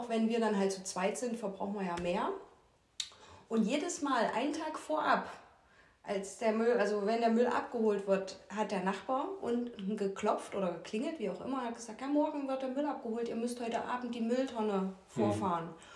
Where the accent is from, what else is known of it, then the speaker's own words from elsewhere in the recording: Thuringia, Germany; ich komme aus Thüringen, ich komme nicht von hier.